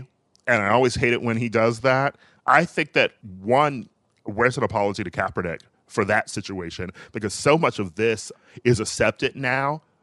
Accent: Wisconsin, United States; the unrest and protests in Kenosha, my home state of Wisconsin.

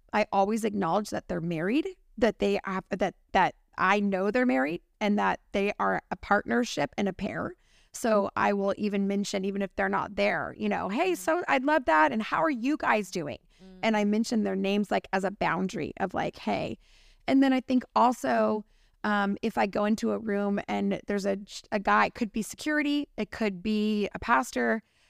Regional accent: California, United States; as a Californian, which we are

